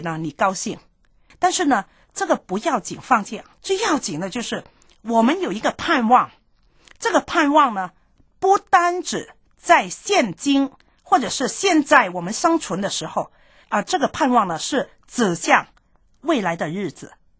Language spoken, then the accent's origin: Chinese; China; 但是对我们中国人来说呢，这个可能不是太大